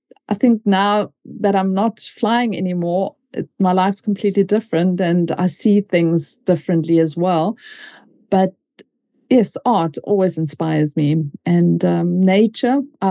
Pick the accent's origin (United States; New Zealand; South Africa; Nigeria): South Africa; moved away as an adult; growing up in a foreign country, growing up in South Africa as well. I mean, South Africa was politically quite involved, and it was a completely different time to what it is now when I grew up there.